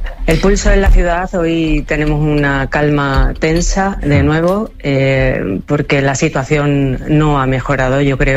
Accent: Ceuta, Spain; Los que somos de Ceuta conocemos evidentemente a nuestros vecinos porque al final es una ciudad pequeña y todos nos conocemos

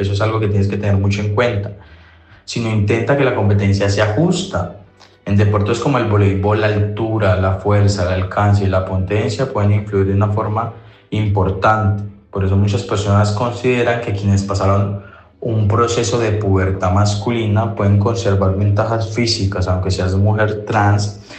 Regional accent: Colombia; Soy colombiano y en mi país en su momento tuve la dicha de ser líder de un pequeño grupo

